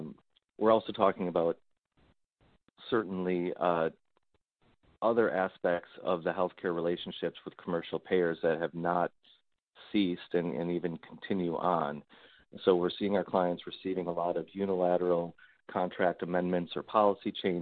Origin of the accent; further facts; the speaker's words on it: California, United States; since I'm from California in the Los Angeles office